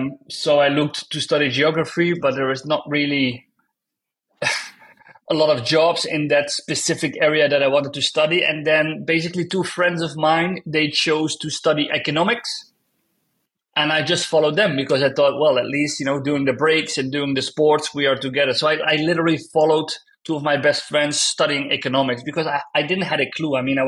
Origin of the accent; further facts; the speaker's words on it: Maastricht, Limburg, Netherlands; English is a second language; I was born in Maastricht, by the way, which is, it couldn't be farther from Groningen.